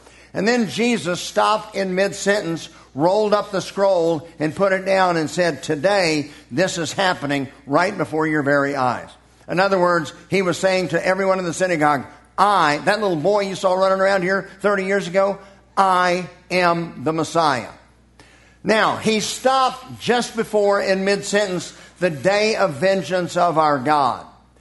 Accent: United States; You know, I have Scotch-Irish heritage, but I'm an American.

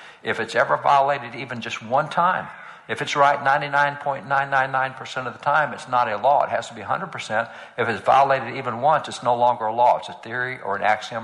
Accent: Texas, United States; like I'm a cowboy from Texas, if you live on a ranch, you know there's only 2 genders.

